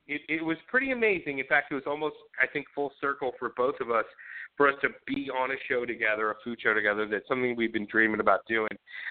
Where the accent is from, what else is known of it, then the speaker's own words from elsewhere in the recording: St. Louis, Missouri, United States; I grew up in St. Louis, I used to go to Chicago every summer